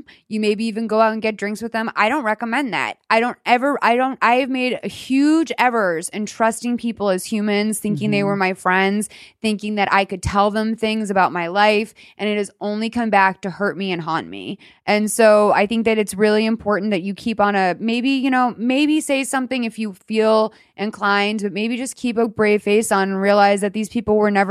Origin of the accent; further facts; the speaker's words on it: Boston, Massachusetts, United States; I'm from Boston. Like the word retarded is a major part of our vocabulary.